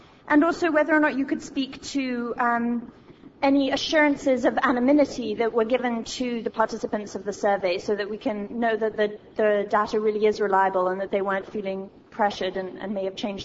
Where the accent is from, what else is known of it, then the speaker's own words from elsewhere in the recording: Vancouver, British Columbia, Canada; from Vancouver.